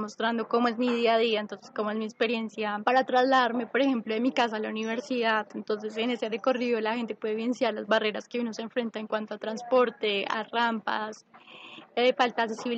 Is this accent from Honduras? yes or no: no; Bogotá, Bogotá Capital District, Colombia; now in Palmira, Colombia; Soy de Bogotá, actualmente vivo en Palmira, Valle del Cauca.